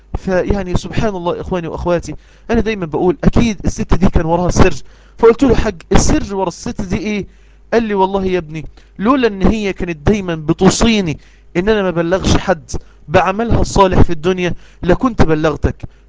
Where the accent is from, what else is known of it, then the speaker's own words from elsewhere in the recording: Egypt; أنت منين؟ قلت له إحنا من مصر.